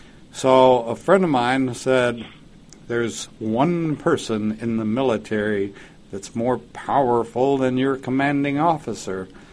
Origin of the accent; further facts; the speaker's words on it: Lubbock, Texas, United States; growing up in Lubbock